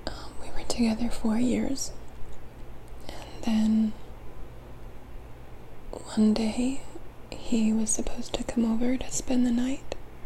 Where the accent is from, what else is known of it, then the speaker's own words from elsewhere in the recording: Massachusetts, United States; So, I currently live in Texas, but I grew up in Massachusetts.